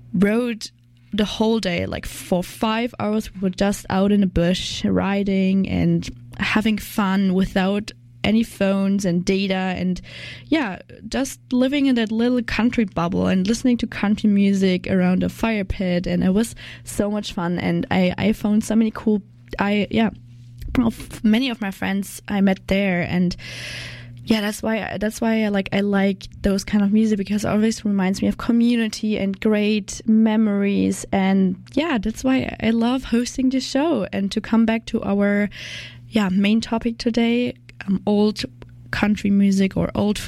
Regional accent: Germany; English is a second language; I'm the intern here at CJSF and I'm from Germany.

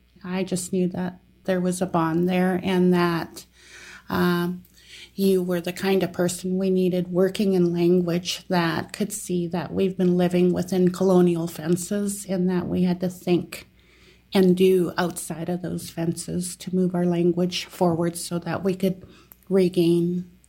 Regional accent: Teslin, Yukon, Canada; or they call me … I exist as a Tlingit woman. I'm from the Eagle Clan and from Teslin. I live in Tagish right now.

